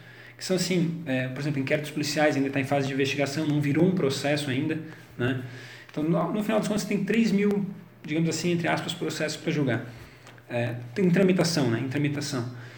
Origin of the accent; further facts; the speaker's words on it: Florianópolis, Santa Catarina, Brazil; eu sou manezinho da ilha, né? Eu nasci em Florianópolis, vivi a minha vida inteira ali em Florianópolis, estudei lá.